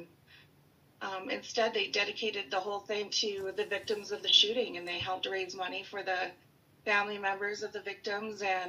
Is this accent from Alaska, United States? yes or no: yes; Alaska, United States; also born or lived in Grand Forks, North Dakota; I grew up in Alaska, and then I lived in Grand Forks, North Dakota, which is where Katie